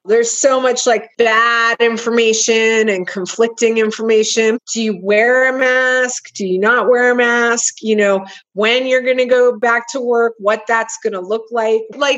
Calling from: Lakewood, Colorado, United States; I am reporting from Lakewood, Colorado, right outside Denver.

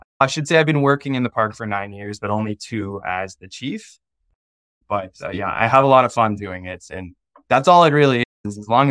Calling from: Ontario, Canada; I'm calling in from the Algonquin Provincial Park Visitor Center in the heart of Ontario.

